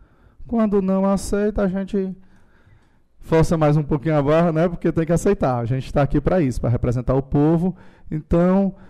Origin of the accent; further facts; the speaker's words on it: Crato, Ceará, Brazil; also born or lived in Parnaíba; Eu sou cearense do Crato, mas morei em Parnaíba.